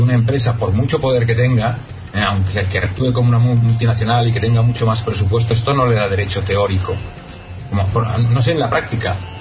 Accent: Catalonia, Spain; first language Catalan; Spanish is a second language; Yo soy catalán y mi lengua es el catalán

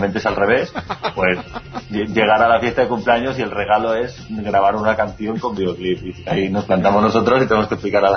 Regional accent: Valencia, Valencian Community, Spain; Pues mire, nosotros que somos de Valencia

